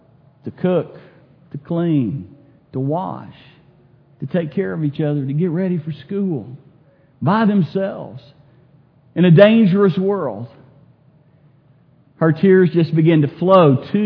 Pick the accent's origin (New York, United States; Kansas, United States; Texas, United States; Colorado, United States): Texas, United States; here I am, I'm a Texan, I'm a hugger